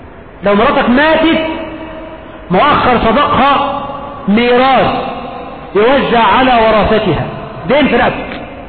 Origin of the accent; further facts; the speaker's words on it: Egypt; عندنا في مصر يقول لك وسأعطيها